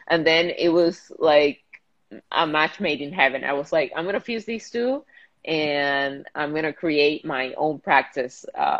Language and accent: English; Puerto Rico; I'm from Puerto Rico. I currently live in Puerto Rico.